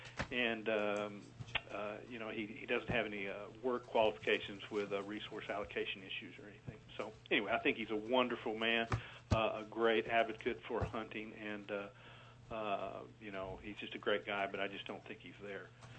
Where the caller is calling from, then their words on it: Anchorage, Alaska, United States; I'm calling from Anchorage